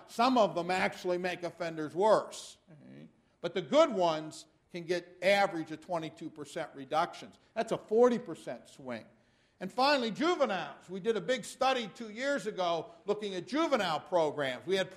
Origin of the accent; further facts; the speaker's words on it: Ohio, United States; Starting with my home state, Ohio.